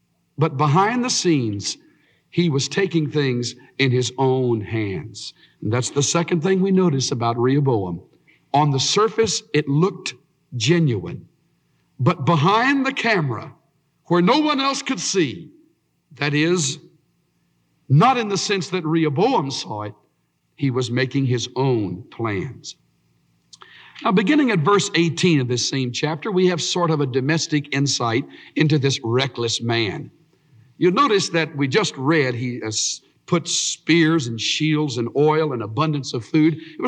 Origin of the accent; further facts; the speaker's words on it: Houston, Texas, United States; I was raised down in Houston near Galveston.